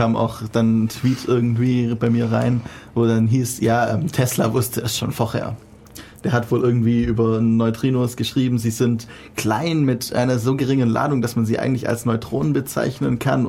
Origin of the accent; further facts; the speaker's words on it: Germany; Also wir haben da, manchmal finde ich, als Deutsche